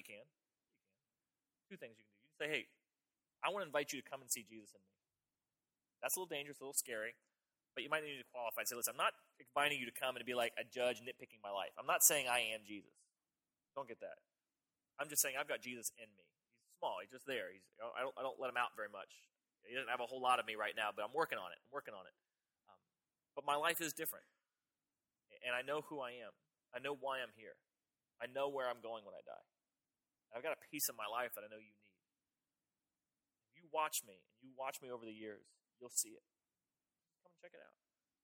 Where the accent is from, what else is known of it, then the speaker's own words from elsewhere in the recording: Florida, United States; also born or lived in Virginia; Okay, I'm from Florida. Why? Because I grew up in Florida. But I was born here.